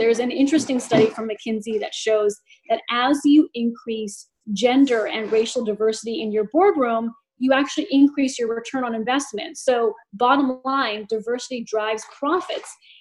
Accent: Portland, Oregon, United States; even though I am born and raised in Portland, Oregon, and my parents are from India, immigrants from India that migrated over here in the 1970s.

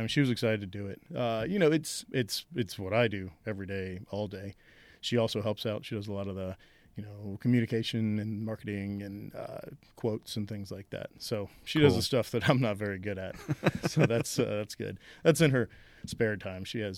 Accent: Georgia, United States; Right. Yeah, so I grew up in Georgia, kind of, you know, North Georgia outside of Atlanta.

